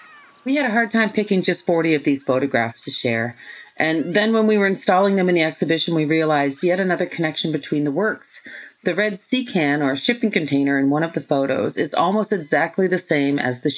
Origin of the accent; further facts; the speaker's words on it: Happy Valley-Goose Bay, Newfoundland and Labrador, Canada; I am an Inuk and Newfoundlander from Nunatsiavut. I grew up in Happy Valley Goose Bay in Labrador.